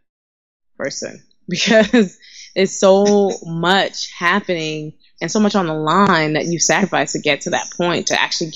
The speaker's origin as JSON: {"language": "English", "country": "Nigeria", "lives_now": "United States", "said": "It's so interesting because I feel my identity as an African woman, as a Nigerian woman, is so different from my identity as just a Black woman in America, right?"}